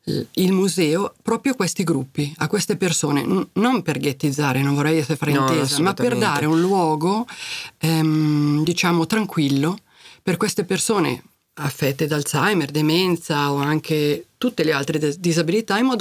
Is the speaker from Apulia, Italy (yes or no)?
no; Laveno-Mombello, Lombardy, Italy; Io sono di Laveno, scusate, ho un pezzo di cuore a Laveno.